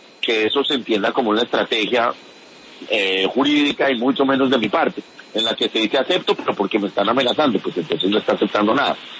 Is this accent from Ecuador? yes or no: no; Colombia; no podemos como colombianos permitir que el debate esté yendo hacia el ataque personal.